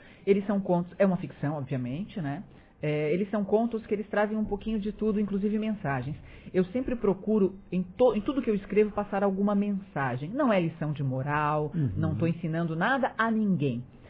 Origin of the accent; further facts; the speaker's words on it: Orleans, Santa Catarina, Brazil; Orleans. Aqui do ladinho.